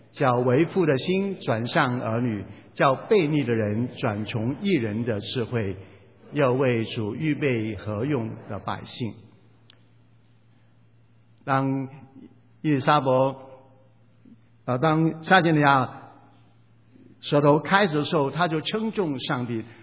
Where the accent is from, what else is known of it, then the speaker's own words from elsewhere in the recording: Hong Kong; born there; 我是香港出生的